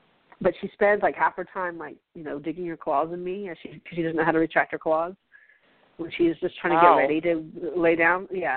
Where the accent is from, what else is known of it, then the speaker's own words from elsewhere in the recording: the South, United States; I have a lot of really conservative friends. I grew up in the South, so it doesn't surprise me that hasn't changed.